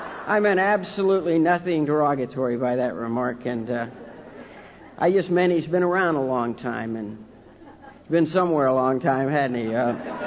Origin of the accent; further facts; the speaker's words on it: Ohio, United States; born there; But I was born in a small town in Ohio, and I'm Irish. I'm the eldest son, the second child, in a family of 10 children.